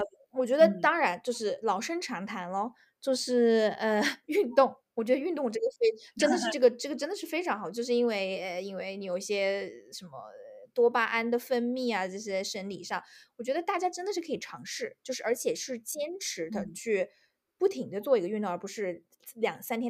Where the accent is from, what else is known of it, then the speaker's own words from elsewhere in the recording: China; 因为在中国的时候嘛，你会 就是觉得教育就是家庭教育和社会教育，那的确自然好像真的没有，我们从小到大都是钢筋水泥城市中长大